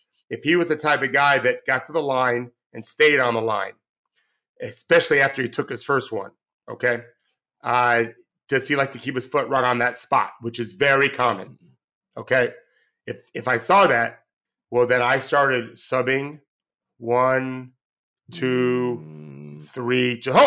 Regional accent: Indiana, United States; They were friends. We're from Indiana.

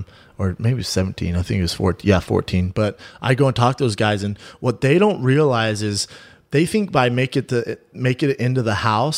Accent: Denver, Colorado, United States; First time UFC came to Denver, I don't know how long. So it's in my hometown, all this pressure.

